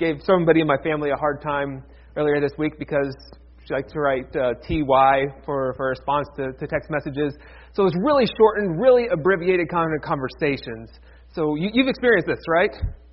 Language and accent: English; Ohio, United States; I can complain about it being cold, but then I remember I grew up in Northeast Ohio, so really I can't complain too much, but yet I do.